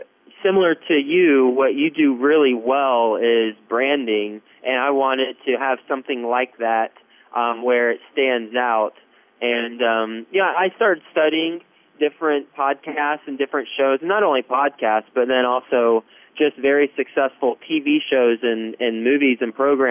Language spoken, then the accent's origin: English; Texas, United States; now in New York City, United States; So I'm from Texas, live in New York City, although I'm also spending a whole lot of time in Cincinnati right now where my real estate stuff is.